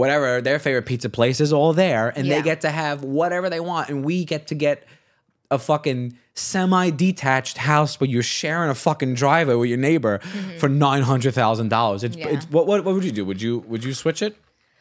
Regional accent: New York, United States; I wouldn't trade growing up in New York for anything

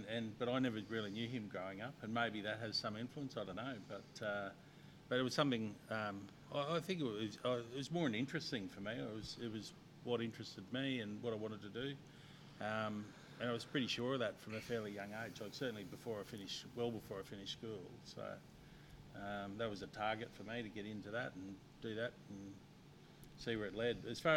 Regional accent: Brisbane, Queensland, Australia; also born or lived in Rockhampton; I was born in Rockhampton, 52 plus years ago now. Wasn't there long, grew up in Brisbane and went to school in Brisbane and I had all my junior years here

